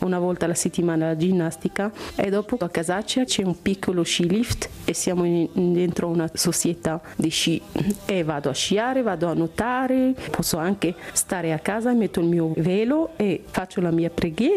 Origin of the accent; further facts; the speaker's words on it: Meknes, Fès-Meknès, Morocco; Italian is a second language; moved away as an adult; now in Switzerland; sono nata in Marocco a Meknès al 73. Sono arrivata qua dopo 2 anni che sono vissuta in Danimarca e in Francia e sono arrivata in Bregaglia perché il mio marito lavora in Engadina.